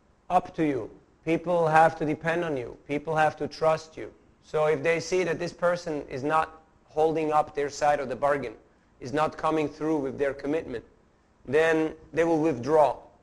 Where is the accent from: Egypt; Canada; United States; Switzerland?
Switzerland; English is a second language; Like sometimes I go to a place, you know, and I say, I'm from Switzerland and this and that, and then people say, go back to Switzerland.